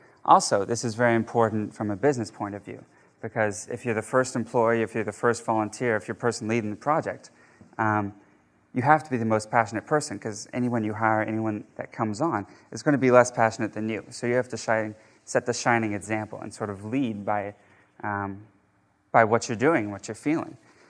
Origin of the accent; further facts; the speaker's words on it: Texas, United States; I realized the common thread between us, which is we're both from Texas.